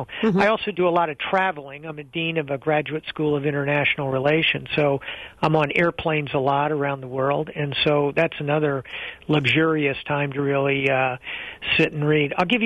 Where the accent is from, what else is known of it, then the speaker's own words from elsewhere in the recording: Greece; now in United States; I grew up in Greece.